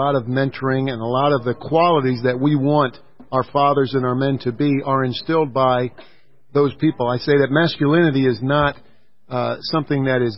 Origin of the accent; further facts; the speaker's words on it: North Carolina, United States; I actually was wearing a Carolina Panthers hat because I'm from North Carolina and I've been there 35 years.